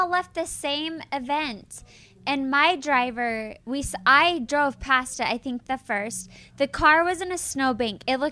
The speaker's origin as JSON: {"language": "English", "town": "Salt Lake City", "region": "Utah", "country": "United States", "tie": "born or raised there", "said": "Angie and I are the only two housewives of Salt Lake City that are born and raised in Salt Lake City."}